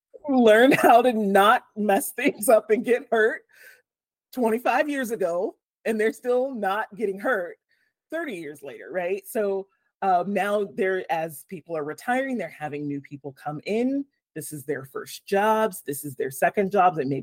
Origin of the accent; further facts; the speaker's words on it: Killeen, Texas, United States; Well, I'm from Killeen, Texas. It was about a mile and a half away from my elementary school.